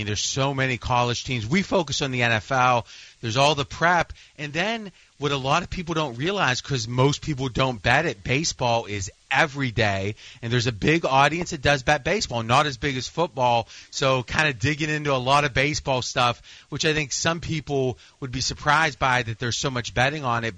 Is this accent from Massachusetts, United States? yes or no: no; Pittsburgh, Pennsylvania, United States; I'm a Steelers fan. I grew up around Pittsburgh.